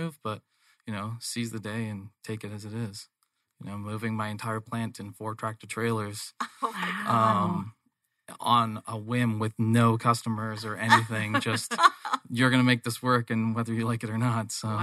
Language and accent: English; England, United Kingdom; born there; accent: English; actually, because I'm originally born in England. So my accent is actually an English accent when I'm drinking or talking to my mom.